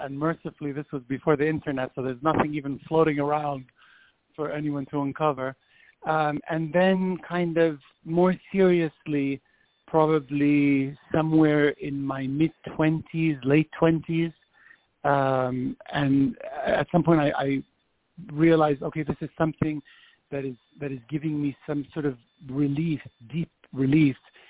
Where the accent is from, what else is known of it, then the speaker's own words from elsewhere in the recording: Egypt; moved away as an adult; now in United States; I am Egyptian, born Egyptian, but my father is Lebanese. I was born and raised in Egypt, and at some point during college, I moved to the States.